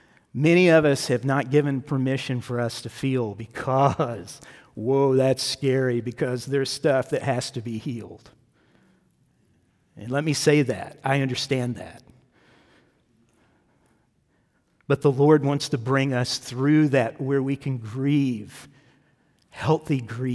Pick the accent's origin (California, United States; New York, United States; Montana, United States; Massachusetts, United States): California, United States; We're from California, and we were looking at how the floods are happening with California right now.